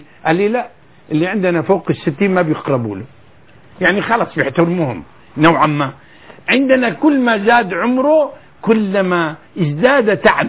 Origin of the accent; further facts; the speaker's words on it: Syria; أكبر سكير وحشاش عندنا في سوريا يحترم المساجد